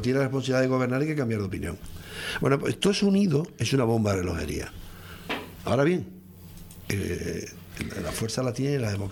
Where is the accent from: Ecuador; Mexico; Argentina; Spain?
Spain; Tenerife, Canary Islands; soy de Tenerife, pero aquello, si me pierdo algún día, me perderé en Lanzarote.